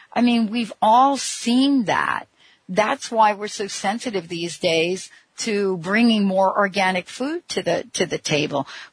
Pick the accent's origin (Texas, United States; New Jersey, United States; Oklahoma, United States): New Jersey, United States; I mean, you know, I grew up in New Jersey